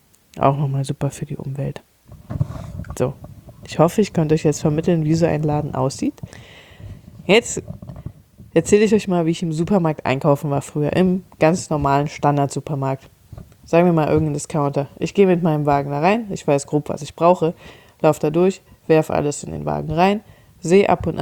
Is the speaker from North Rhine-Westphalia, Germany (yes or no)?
yes; Cologne, North Rhine-Westphalia, Germany; ich komme aus Köln, wir haben hier die Kioskultur